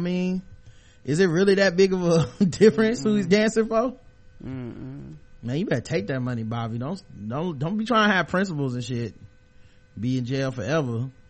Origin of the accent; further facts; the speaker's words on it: Brooklyn, New York, United States; He's from Brooklyn. I'm from Brooklyn.